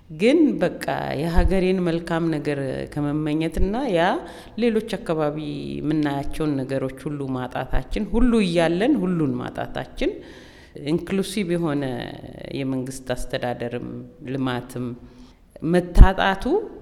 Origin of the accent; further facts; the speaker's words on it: Waka, South West Ethiopia Peoples' Region, Ethiopia; ክፋ ክፍለ ሀገር በሚባልበት ዘመን በክፋ ክፍለ ሀገር እንደ አውሮ ዞን ላይ ነው የተወለድኩት። ዋካ ከተማ የአውራጃው ዋና ከተማ ነው የምንኖርበት፣ ቤተሰቦች ያሉበት እና እዛ እስከ 8 ትምህርት ቤት ነበረ።